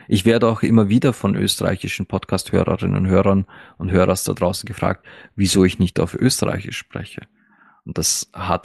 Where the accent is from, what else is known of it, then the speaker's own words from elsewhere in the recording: Bosnia & Herzegovina; Ich bin mit Hochdeutsch aufgewachsen, da meine beiden Eltern, ja, also ich stamme ja aus Bosnien-Herzegowina, und meine beiden Eltern hatten schon immer Schwierigkeiten mit dem österreichischen Dialekt.